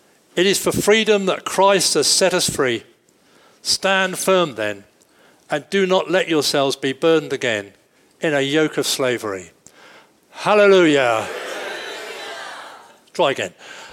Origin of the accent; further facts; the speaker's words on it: England, United Kingdom; You know, I know we're English. Most of us are. I certainly am. We're probably British and a few other.